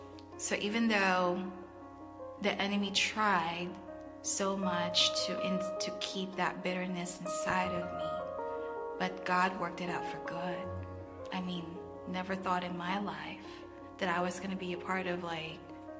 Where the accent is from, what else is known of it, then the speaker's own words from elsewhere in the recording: Philippines; Even though growing up in the Philippines, English is our it's our main language. Like, learned English since I was, I guess, born.